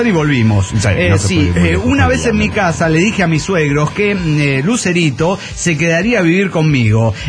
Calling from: San Rafael, Mendoza, Argentina; Soy la chica del Nedo Anaranjado de San Rafael Mendoza, Argentina.

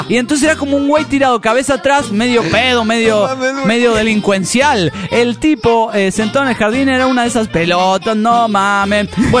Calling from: Los Cabos, Baja California Sur, Mexico; de Los Cabos, Baja California.

